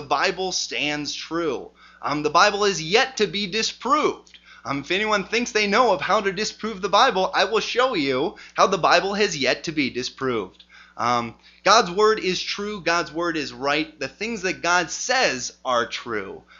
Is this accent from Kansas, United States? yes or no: no; Stockton, California, United States; And so I'm from Stockton, so I guess I have firsthand knowledge of this particular thing.